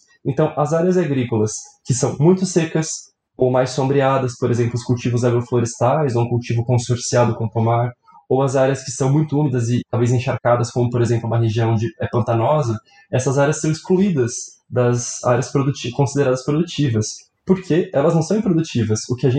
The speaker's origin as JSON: {"language": "Portuguese", "region": "São Paulo", "country": "Brazil", "said": "eu sou de São Paulo"}